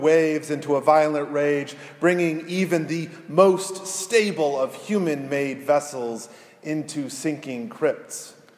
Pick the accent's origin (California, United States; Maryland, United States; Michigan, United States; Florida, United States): Michigan, United States; Growing up on Lake Huron in the northern part of the Lower Peninsula of Michigan, the living water of the Great Lakes is persistently present.